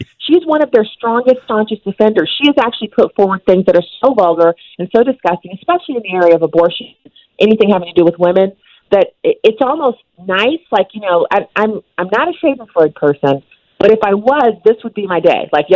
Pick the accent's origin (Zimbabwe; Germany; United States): Germany; I grew up in Germany